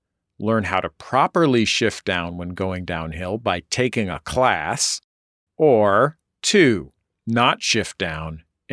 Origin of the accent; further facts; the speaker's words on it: San Francisco, California, United States; I'm from San Francisco. I didn't even learn to drive until I was 20.